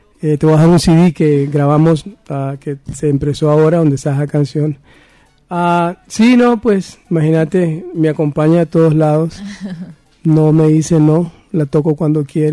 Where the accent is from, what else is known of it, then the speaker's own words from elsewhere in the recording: New York, United States; also born or lived in Central America; nací en Centroamérica, crecido en Nueva York. Nos llevaron a toda la familia por los 79, 80 a Nueva York y pues me crecí allá.